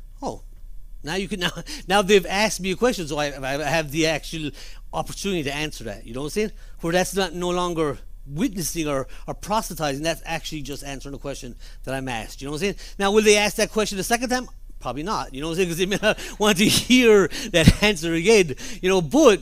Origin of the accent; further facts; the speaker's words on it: Ireland; I was brought up in Ireland